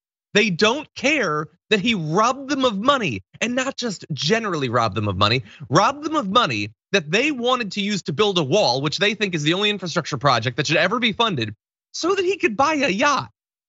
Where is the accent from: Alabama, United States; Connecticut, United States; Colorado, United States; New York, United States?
Connecticut, United States; I'm from Connecticut, so it burned into my memory.